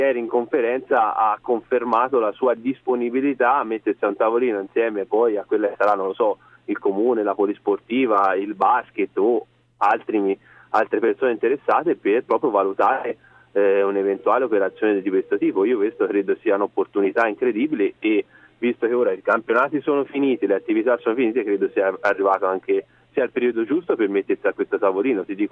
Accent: Siena, Tuscany, Italy; te lo dico da senese

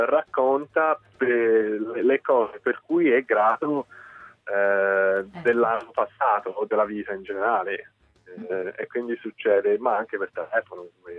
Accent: Denver, Colorado, United States; Italian is a second language; Oggi attualmente sta nevicando a casa mia. Io provengo da Denver

